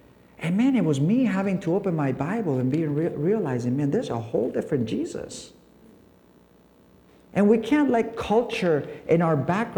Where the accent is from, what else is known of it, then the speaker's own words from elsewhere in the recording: Balearic Islands, Spain; when I grew up here in Mallorca